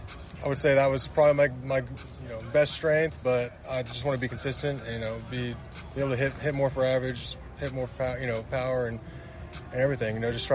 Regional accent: Dallas, Texas, United States; I'd say 2019 I was in the Texas League, and I'm from Dallas, Texas, so a couple of teams were kind of in that area.

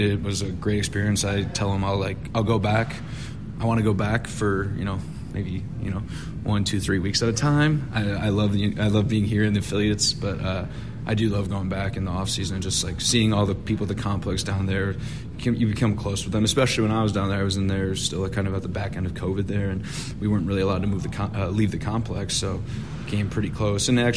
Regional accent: United States; don't get me wrong, I'm American. I grew up watching football. I, you know, played football in high school.

